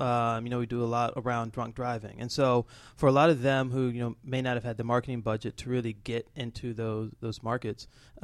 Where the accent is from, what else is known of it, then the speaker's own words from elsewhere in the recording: Atlanta, Georgia, United States; you know, I'm originally from Atlanta, and I come back, I haven't had a car in 15 years.